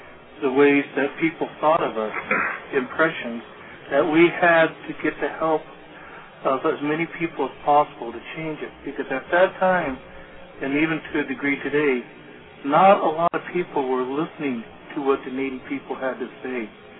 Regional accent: United States; I am from the Western Shoshone people and the Cherokee people. My father was Cherokee. My mother was Western Shoshone. I grew up amongst the Western Shoshone.

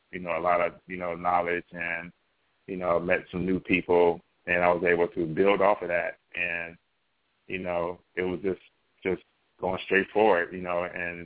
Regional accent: Compton, California, United States; you know, coming from where I grew up at, you know, I grew up in Compton

